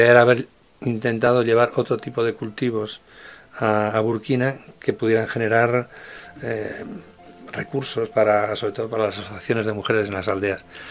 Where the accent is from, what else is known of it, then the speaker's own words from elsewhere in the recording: Spain; yo soy español